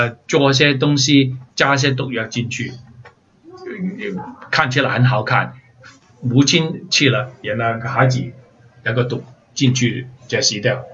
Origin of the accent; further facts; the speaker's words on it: Hong Kong; born there; 我就回去香港，我出生的地方